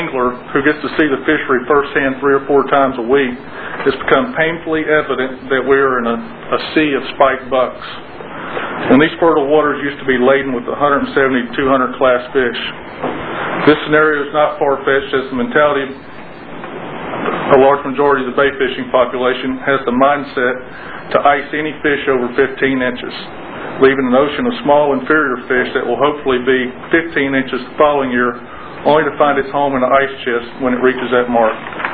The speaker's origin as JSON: {"language": "English", "town": "Corpus Christi", "region": "Texas", "country": "United States", "said": "I'm from Corpus Christi, Texas."}